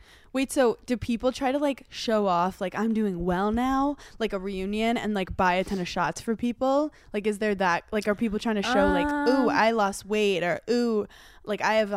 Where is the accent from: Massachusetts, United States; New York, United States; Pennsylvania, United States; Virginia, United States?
New York, United States; Brooklyn; I, growing up in Brooklyn, New York, it's not like very neighborhoody. I've never had a Thanksgiving Eve.